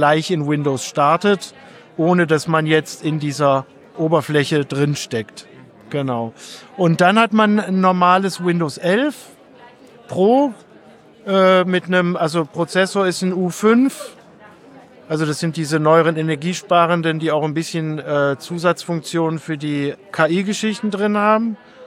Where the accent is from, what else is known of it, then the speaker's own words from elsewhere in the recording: Rhineland, Germany; now in Stuttgart, Germany; Stuttgart, aber eigentlich komme ich aus Rheinland.